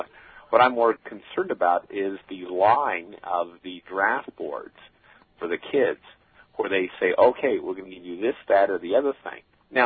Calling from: East Setauket, New York, United States; I'm from East Setauket.

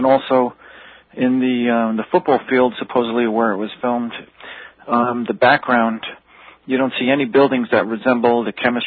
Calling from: West Babylon, New York, United States; Okay. Calling from West Babylon.

